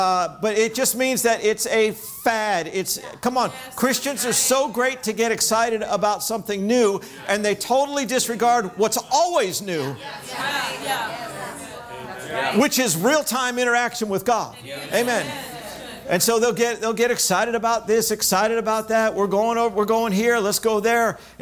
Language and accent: English; Hollywood, Florida, United States; Well, I grew up in South Florida, Hollywood, Florida, right between Miami and Fort Lauderdale.